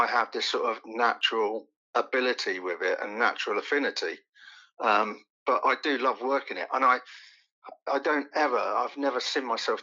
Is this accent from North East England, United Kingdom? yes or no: no; Bury St Edmunds, East of England, United Kingdom; also born or lived in East Ham, London; I was born in East London, in East Ham, right. And we lived there till I was 7, and then we moved out to Bury St Edmunds in Suffolk.